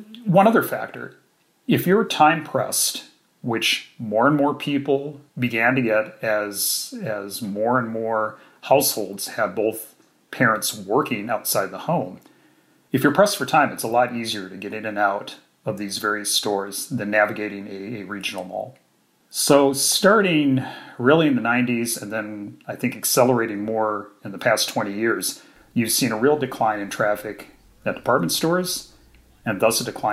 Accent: Dubuque, Iowa, United States; And I can remember when Kennedy Mall opened in Dubuque, Iowa, my hometown, and what it did to downtown Dubuque

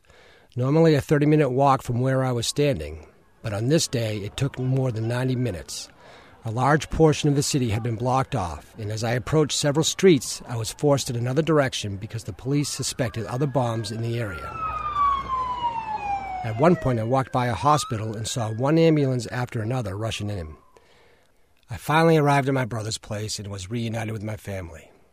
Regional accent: Halifax, Massachusetts, United States; I grew up just outside of Boston in a small town called Halifax.

